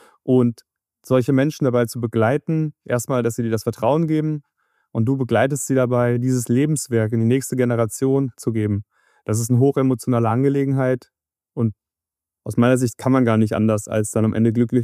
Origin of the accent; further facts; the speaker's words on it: Marburg, Hesse, Germany; also born or lived in Frankfurt; ich komme aus Mittelhessen, aus Marburg, habe auch einige Jahre in Frankfurt gelebt und gearbeitet